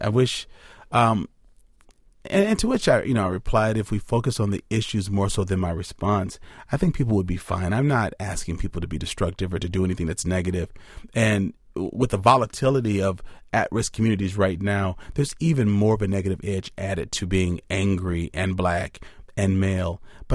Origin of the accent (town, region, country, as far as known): Madison, Wisconsin, United States; born or raised there